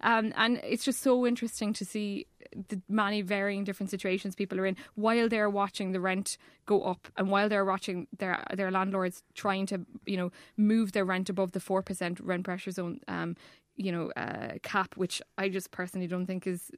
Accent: Cork, Munster, Ireland; I'm from Cork, so I've no ability to move home if I want to keep my job

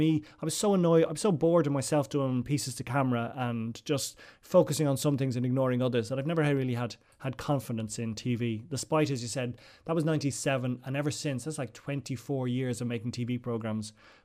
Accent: Dublin, Leinster, Ireland; I was from Donnybrook, this sort of middle class, you know, safe bourgeois family.

